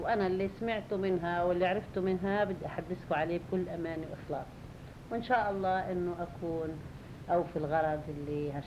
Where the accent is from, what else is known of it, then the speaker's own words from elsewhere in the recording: Haifa, Haifa District, Israel; born there; من مواليد حيفا سنة 1944.